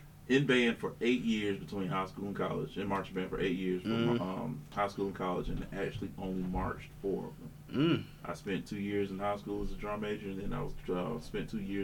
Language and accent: English; Conyers, Georgia, United States; Born and raised on the east side of Atlanta. Good old C-Town, Conyers, Georgia.